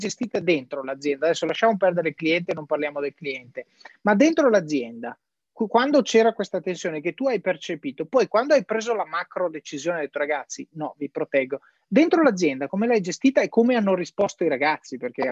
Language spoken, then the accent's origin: Italian; Verona, Veneto, Italy; also born or lived in London / Amsterdam / Milan; io sono veronese, sì, però ho vissuto a Londra, a Amsterdam, a Milano, ho vissuto dappertutto